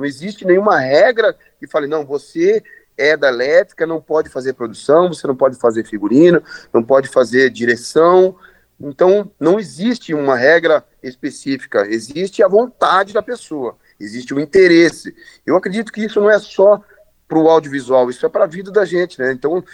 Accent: Santa Catarina, Brazil; born there; now in Curitiba, Brazil; eu sou nascido em Santa Catarina, mas moro há mais de 30 anos em Curitiba

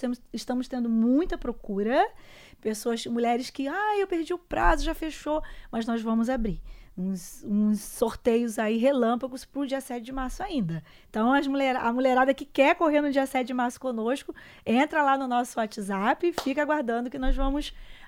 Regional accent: Rio de Janeiro, Brazil; now in Cascavel, Brazil; Nós temos esses percalços, essas dificuldades, mas também temos muitas coisas boas lá, né? Mas eu escolhi Cascavel para residir e viver a minha vida mesmo.

